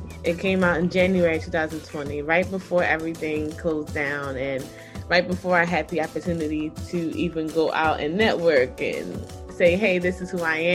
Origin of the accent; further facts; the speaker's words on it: Philadelphia, Pennsylvania, United States; born there; I was born in West Philadelphia, and I grew up in the church.